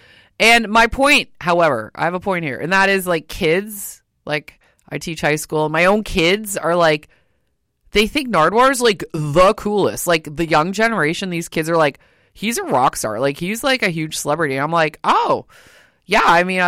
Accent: Windsor, Ontario, Canada; I'm actually from the area. I'm from Windsor, but I went to school in Detroit, blah, blah, blah.

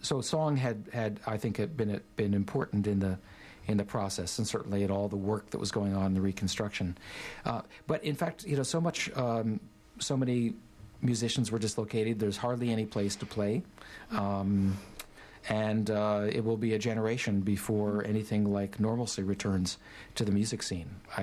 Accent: United States; And then the political realities of being an American, I was living in the States at the time, going to Cuba set in.

